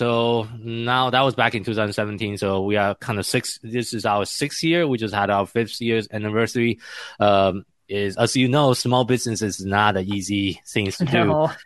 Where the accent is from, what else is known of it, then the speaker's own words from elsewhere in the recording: Taiwan; also born or lived in Japan; I'm originally from Taiwan.